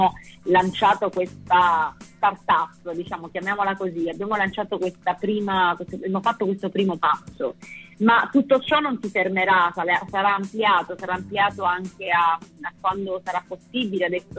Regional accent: Sicily, Italy; io sono siciliana e sono una molto legata alle mie radici.

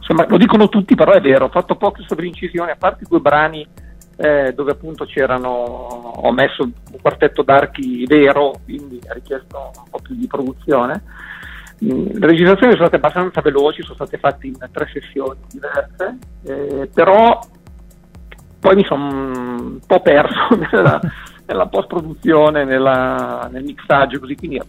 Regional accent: Seregno, Lombardy, Italy; Io sono di Seregno, Brianza Velenosa, sì. Non so se si conosce, zona Monza, vabbè, cose, una cittadina.

